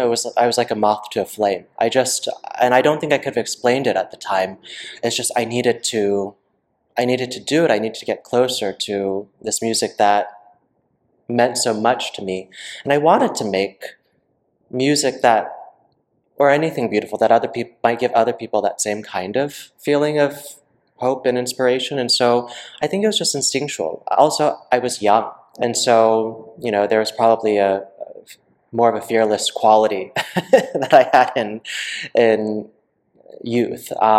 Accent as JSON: {"language": "English", "region": "Deep South", "country": "United States", "tie": "born or raised there", "said": "I was born and raised in the Deep South to two parents who immigrated from South Korea before I was born."}